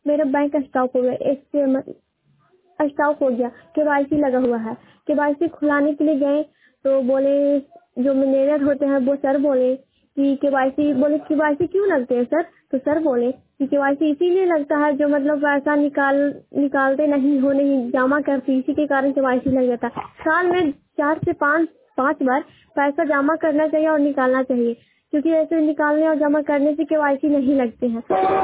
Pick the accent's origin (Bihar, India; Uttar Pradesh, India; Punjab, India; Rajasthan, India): Bihar, India; Hilsa; और मैं हिलसा पूना की निवासी हूँ। आज जिला नालंदा